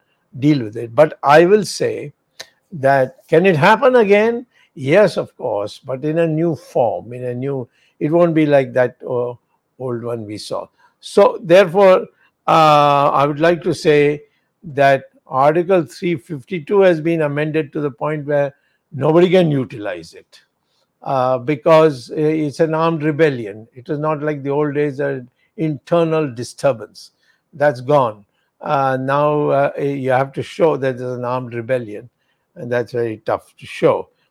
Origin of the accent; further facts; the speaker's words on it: United States; I was brought up in America for a good part, and America, you're nothing if you don't know how to drive a car.